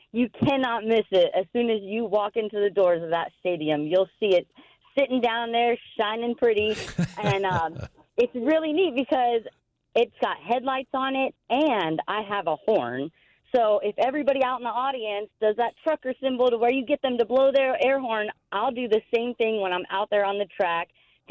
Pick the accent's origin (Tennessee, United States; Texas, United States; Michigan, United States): Texas, United States; El Paso; So I was a huge fan growing up, and I would go to my hometown show in El Paso, Texas all the time.